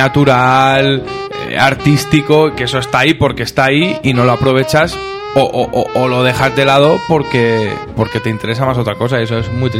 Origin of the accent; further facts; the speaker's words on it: Albacete, Castilla-La Mancha, Spain; now in Cuenca, Spain; yo vengo de Albacete y lo sé y lo llevo viendo toda mi vida.